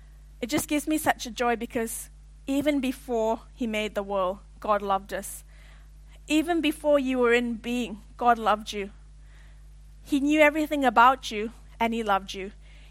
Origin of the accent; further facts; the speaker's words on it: Malaysia; I grew up in Malaysia, for those of you who don't know.